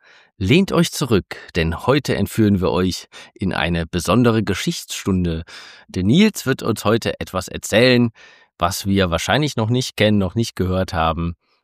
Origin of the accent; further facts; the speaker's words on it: North Rhine-Westphalia, Germany; wir kommen ja aus NRW